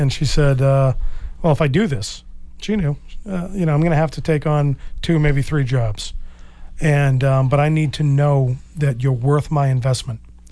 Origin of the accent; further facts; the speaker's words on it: Cape Cod, Massachusetts, United States; And I grew up on Cape Cod, very similar to the lives we live here in Marshfield.